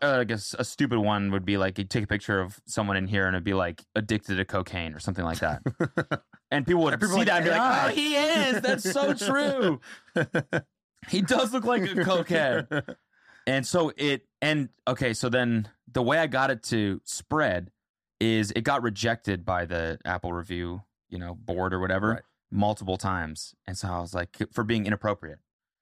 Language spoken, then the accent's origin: English; Canada; And that kind of scared me because I'm Canadian and I wanted to stay in the States.